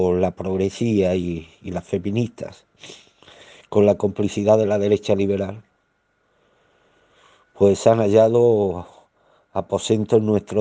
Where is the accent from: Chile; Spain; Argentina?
Spain; como español que fue concebido antes de 1975